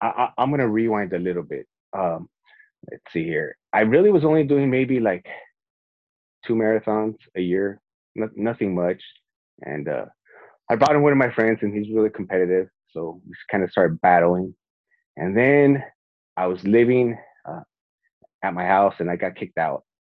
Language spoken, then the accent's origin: English; Los Angeles, California, United States; And then LA, because of it's my hometown race.